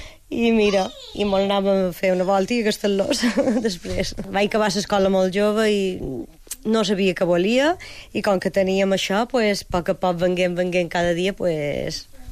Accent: Santa Maria, Balearic Islands, Spain; Bueno, jo soc de Santa Maria, però el meu home era de Porto, i ja fa com més que són de Porto que de Santa Maria.

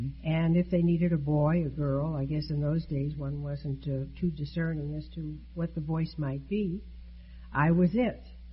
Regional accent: Chicago, Illinois, United States; Born and raised in Chicago.

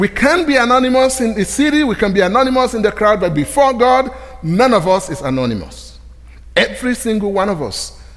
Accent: Nigeria; I come from the Yoruba ethnic group in Nigeria.

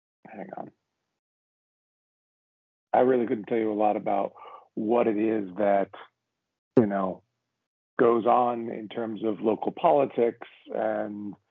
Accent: Middletown, New Jersey, United States; now in East Brunswick, United States; I grew up in Middletown, New Jersey, and then I went to Rutgers and ended up just picking Middlesex County as my home.

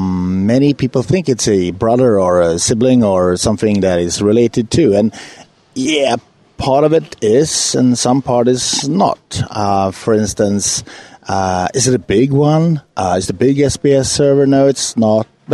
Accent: Sweden; English is a second language; I'm from Sweden

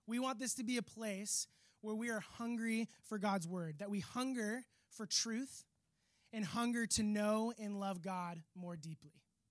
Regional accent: California, United States; I grew up in Orange County, went to Newport Harbor, and grew up surfing a ton, skateboarding

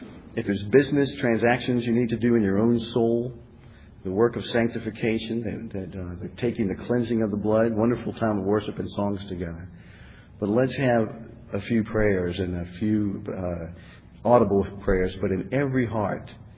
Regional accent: Virginia, United States; Welcome, everyone. … I'm from Virginia. It's great to be here.

